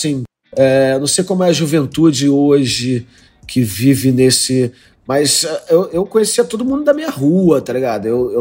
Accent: Madureira, Rio de Janeiro, Brazil; also born or lived in Andaraí / Maria da Graça; Eu nasci em Madureira, né? Nasci no hospital em São Cristóvão, mas eu morava em Madureira. Logo depois a gente foi pro Andaraí, pra favela lá do Andaraí.

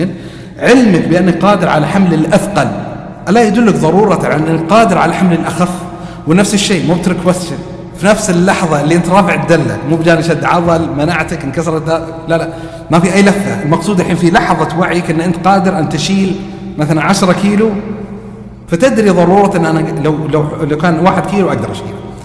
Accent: Eastern Province, Saudi Arabia; وكانوا من أهل الرياض وأنا من أهل الشرقية، فقلت ترى أنا مو جاي من الشرقية للرياض

